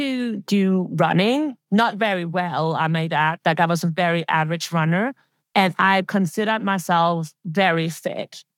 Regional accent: Denmark; English is a second language; now in London, United Kingdom; I'm from Denmark originally. I live and work in the UK, in London.

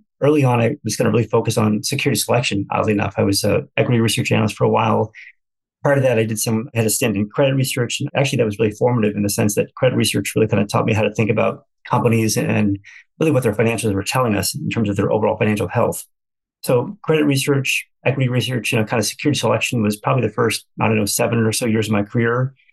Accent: Cleveland, Ohio, United States; also born or lived in Omaha, United States; I was born and raised in Cleveland. My parents moved us away when I was in grade school, moved to Omaha, Nebraska, of all places, and then came back to finish high school

